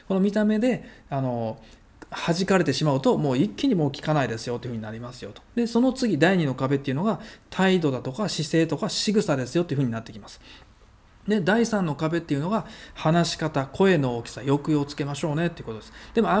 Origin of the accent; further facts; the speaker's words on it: Shiga, Japan; accent: Kansai dialect; 僕が滋賀県に戻ってきた時、僕はどうしたかっていうと、関西弁っていうのはだいぶ抑えて、僕は標準語で喋ってますみたいな感じでやっていましたね。